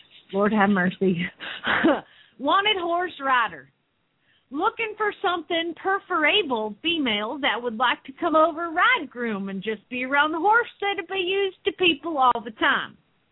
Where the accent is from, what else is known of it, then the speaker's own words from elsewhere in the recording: the South, United States; accent: Southern; I don't even think my sister-in-law's heard my Southern accent.